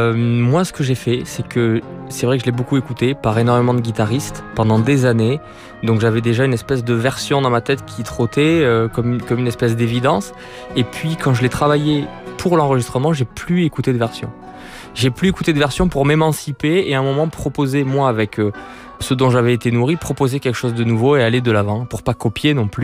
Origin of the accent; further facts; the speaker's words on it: France; born there; Mais mon papa est espagnol, moi je suis né en France.